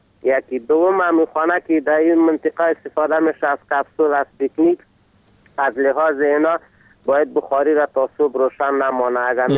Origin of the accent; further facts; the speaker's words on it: Afghanistan; افغان هستیم از غربان به تماس شدیم.